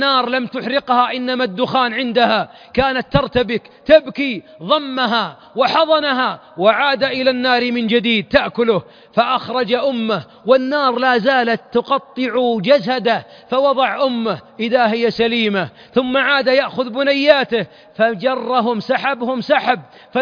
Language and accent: Arabic; Najd, Saudi Arabia; عندنا في نجد مثل نعرفه جميعا